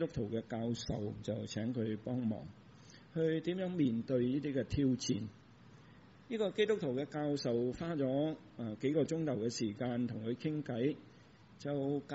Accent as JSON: {"language": "Chinese", "country": "China", "said": "尤其是我們中國人，你是我們家族，你是姓陳的，陳氏公所，陳氏公所會幫你"}